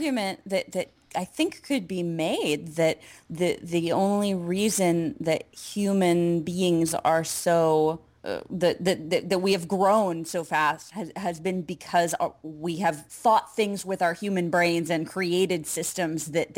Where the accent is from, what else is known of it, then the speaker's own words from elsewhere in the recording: Pennsylvania, United States; also born or lived in Ohio; I grew up in Pennsylvania and Ohio, and I still experienced a lot of the us versus them mentality